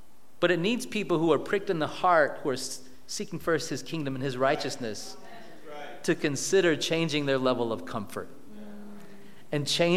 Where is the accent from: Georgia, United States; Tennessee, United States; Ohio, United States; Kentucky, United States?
Georgia, United States; I'm from Georgia. We still get along. Anyway, that's a Georgia, Florida thing.